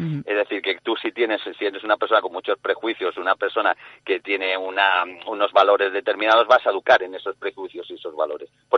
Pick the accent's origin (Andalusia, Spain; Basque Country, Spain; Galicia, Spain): Galicia, Spain; Cabanas; now in Murcia, Spain; De Cabanas, del ayuntamiento de Cabanas, en La Coruña.